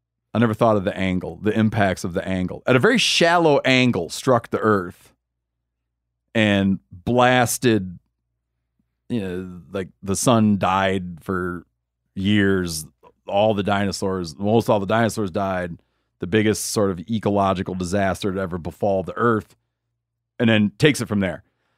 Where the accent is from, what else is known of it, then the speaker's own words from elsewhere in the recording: Australia; I grew up in Australia.